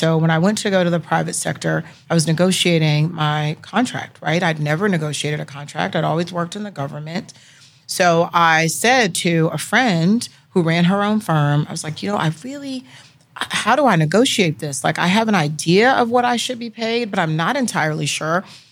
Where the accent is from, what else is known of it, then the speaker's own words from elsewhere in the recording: Georgia, United States; He's not just going to hire me because I'm from Georgia.